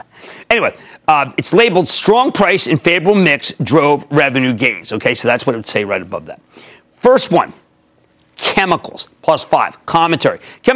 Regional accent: New Jersey, United States; I want to go to Barbara in my home state of New Jersey.

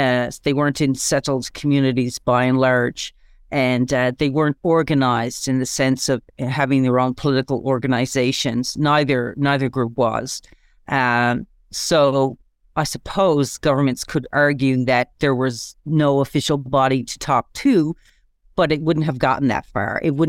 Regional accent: Newfoundland and Labrador, Canada; I'm from Newfoundland and Labrador

